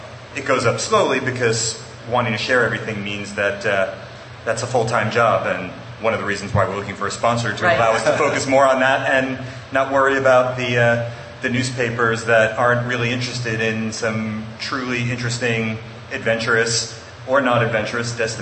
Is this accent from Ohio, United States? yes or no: no; New York City, New York, United States; I mean, I'm born and bred in New York City, so, you know, I thrive on that craziness that certain travelers avoid.